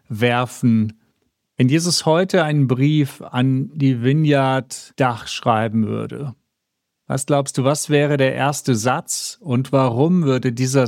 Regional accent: Hamburg, Germany; aus Hamburg

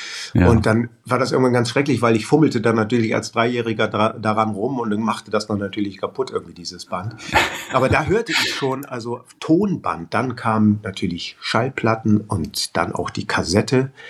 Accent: Bremen, Germany; weil ich als Bremer ja bekanntermaßen ein Schwätzer bin

